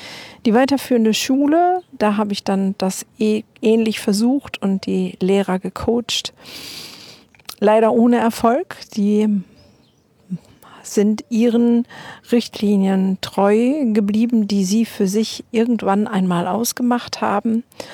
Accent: Germany; Bei uns in Deutschland läuft so einiges schief.

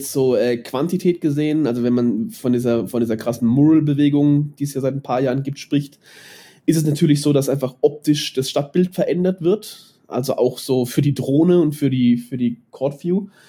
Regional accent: Baden-Württemberg, Germany; also ich bin in Neckarstedt aufgewachsen

